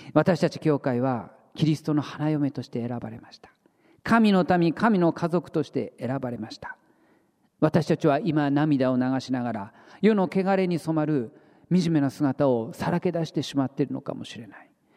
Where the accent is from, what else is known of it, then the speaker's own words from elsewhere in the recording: Tsuchiura, Ibaraki, Japan; 私にとってここ土浦は文字通り私が生まれ育ったふるさとであります。